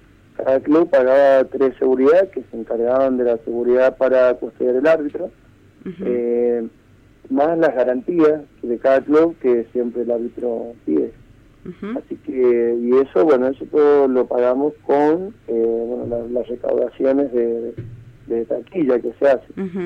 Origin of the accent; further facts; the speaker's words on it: Argentina; sí, los argentinos somos de muchas cábalas